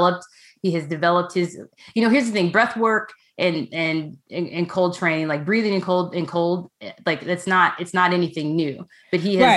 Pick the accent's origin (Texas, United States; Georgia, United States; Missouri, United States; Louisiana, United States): Texas, United States; now in California, United States; I'm from Texas and I live in California.